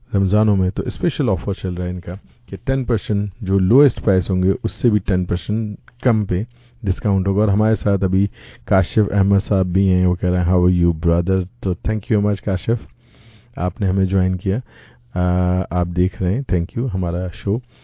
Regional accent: Sindh, Pakistan; born there; میں خود بیسیکلی سندھ میں پیدا ہوا ہوں

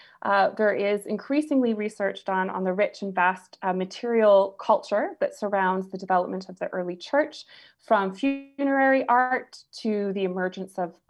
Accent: Toronto, Ontario, Canada; moved away as an adult; now in St Andrews, United Kingdom; my world was very much in Canada, born and raised in Toronto, I had hoped to stay there.

